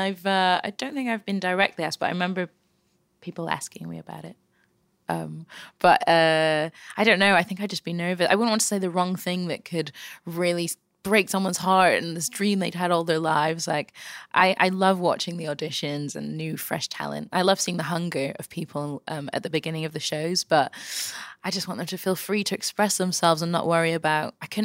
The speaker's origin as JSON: {"language": "English", "region": "Scotland", "country": "United Kingdom", "tie": "born or raised there", "said": "One of my closest friends I grew up with in Scotland is now a doctor"}